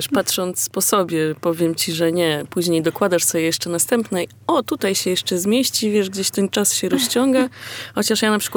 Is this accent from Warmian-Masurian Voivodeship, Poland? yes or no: no; Warsaw, Masovian Voivodeship, Poland; born there; Ja znowu już urodziłam się w Warszawie i strasznie chciałabym tam wrócić.